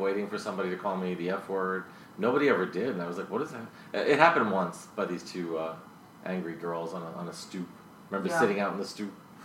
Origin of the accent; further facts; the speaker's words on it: Brooklyn, New York, United States; also born or lived in Lower East Side, Manhattan; Yeah, I grew up in Bensonhurst, Brooklyn. I was born on the Lower East Side in Little Italy. I'm an only child. My parents, their parents, had come from Italy, from the Naples.